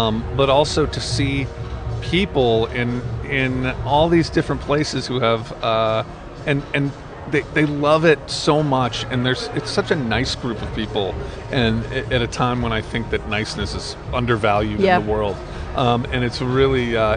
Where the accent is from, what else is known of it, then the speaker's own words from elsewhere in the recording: Missouri, United States; We grew up in Missouri, in the middle of the United States.